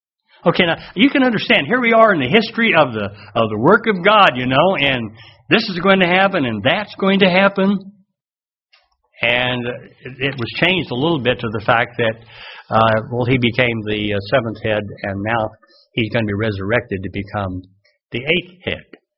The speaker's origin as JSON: {"language": "English", "region": "Texas", "country": "United States", "tie": "born there", "said": "Now, I was born in Texas, so I like Texas"}